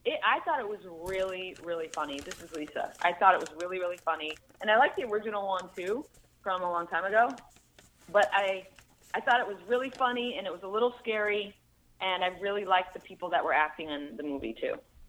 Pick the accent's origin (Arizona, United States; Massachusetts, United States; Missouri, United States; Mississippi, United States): Massachusetts, United States; Boston; I'm originally from Boston area, so the winters in Boston are really, really tough.